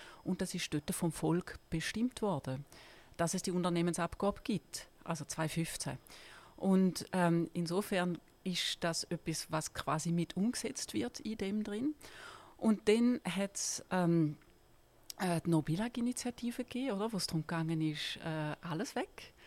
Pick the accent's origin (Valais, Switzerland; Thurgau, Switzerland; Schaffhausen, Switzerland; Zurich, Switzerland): Thurgau, Switzerland; Kreuzlingen; Und ich bin in Kreuzlingen aufgewachsen. Das ist in der Grenzregion.